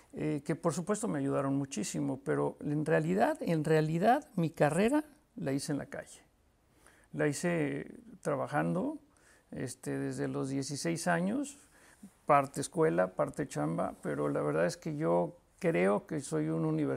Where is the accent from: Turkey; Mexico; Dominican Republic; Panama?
Mexico; Mexico City; yo soy tengo 56 años, un hombre común y corriente, nací en México, chilango, y bueno, pues crecí en una familia también común y corriente.